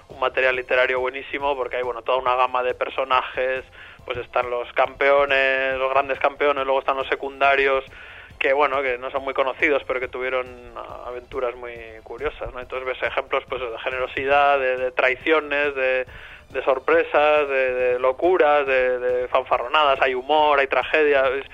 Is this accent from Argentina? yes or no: no; San Sebastián, Basque Country, Spain; Yo soy de San Sebastián, aquí llueve mucho